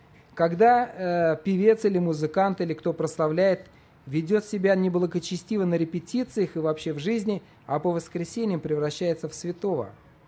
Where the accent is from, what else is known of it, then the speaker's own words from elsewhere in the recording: Urals, Russia; Вы знаете, я вырос не в Москве, далеко на Урале